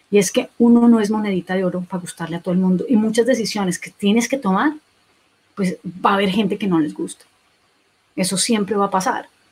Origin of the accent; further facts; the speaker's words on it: Colombia; estaba viendo la situación de mi país de origen, de Colombia